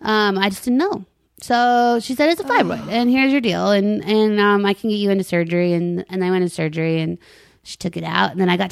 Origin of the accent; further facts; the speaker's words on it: Longmont, Colorado, United States; I was born and raised in Longmont, Colorado.